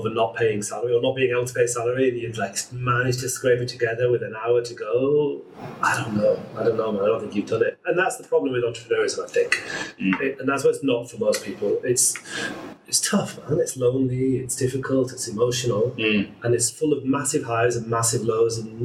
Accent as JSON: {"language": "English", "town": "Blackpool", "region": "North West England", "country": "United Kingdom", "said": "I'm from Blackpool, I can say it."}